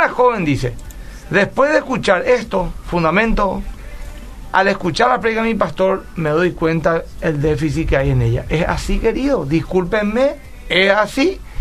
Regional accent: Argentina; Soy de Argentina y estudio Derecho.

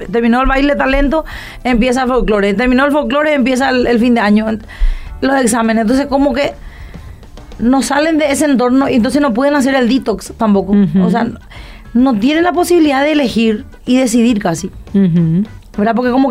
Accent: Encarnación, Itapúa, Paraguay; yo vengo uh-huh. del interior, yo soy de Encarnación, ¿verdad?

